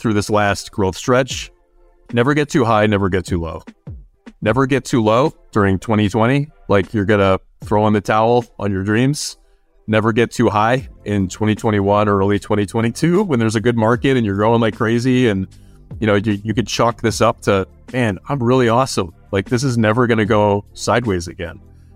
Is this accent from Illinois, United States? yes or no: yes; Chicago, Illinois, United States; I grew up in the Chicagoland area.